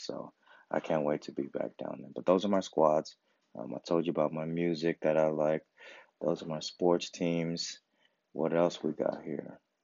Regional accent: Hawthorne, California, United States; also born or lived in Venice / Inglewood; And I'm Polynesian, I'm Hawaiian. I grew up in Hawthorne and in LA, Hawthorne, Venice, Inglewood. I grew up around Tongans.

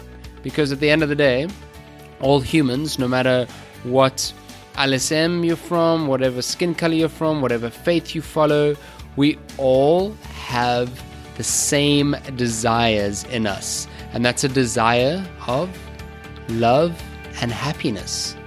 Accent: South Africa; I come from South Africa

